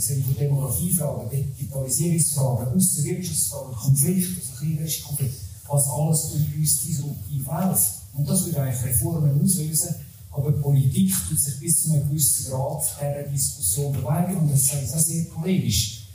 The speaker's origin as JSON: {"language": "German", "region": "Zurich", "country": "Switzerland", "said": "auch als Zürcher, als Stadtzürcher sogar."}